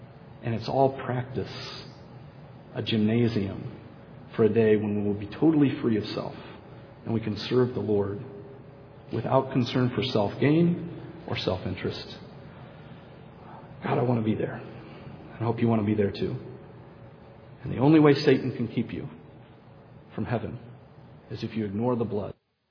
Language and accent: English; United States; Well, I like Americans. I'm American.